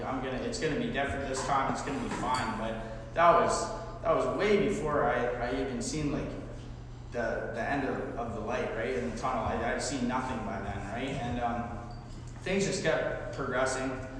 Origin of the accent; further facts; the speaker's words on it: Calgary, Alberta, Canada; also born or lived in Okotoks; I came from Calgary. And then I moved to Okotoks, this little small town, and then high school, which is this close-knit town